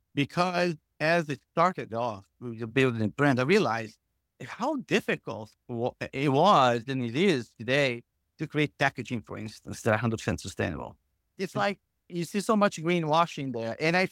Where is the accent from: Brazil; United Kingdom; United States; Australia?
Brazil; Growing up in Brazil was magical